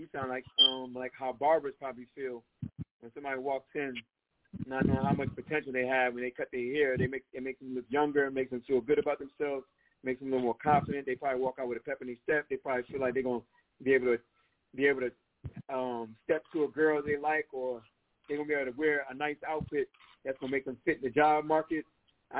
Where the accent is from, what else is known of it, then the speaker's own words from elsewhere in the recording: United States; me being Black American, raised in America, being inspired by a lot of rhythm and blues music